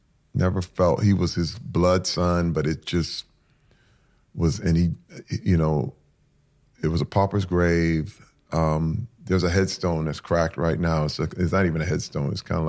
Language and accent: English; Flint, Michigan, United States; And that was most of my existence as a little boy growing up in Flint, Michigan.